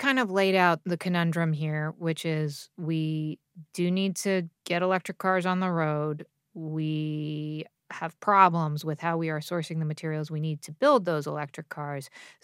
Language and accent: English; United States; As an American, I have to chuckle at that.